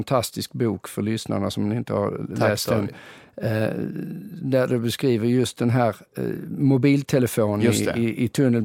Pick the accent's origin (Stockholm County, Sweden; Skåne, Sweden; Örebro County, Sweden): Skåne, Sweden; Lund; min erfarenhet från när jag är uppvuxen i Lund